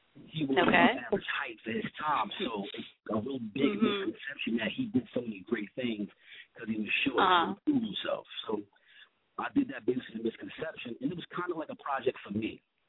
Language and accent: English; Brooklyn, New York, United States; I'm from Brooklyn, so, you know